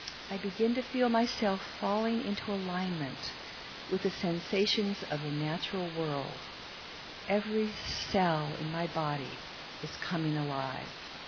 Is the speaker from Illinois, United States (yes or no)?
yes; Chicago, Illinois, United States; moved away; And I came from Chicago, and this was home. And it has been for 40 years.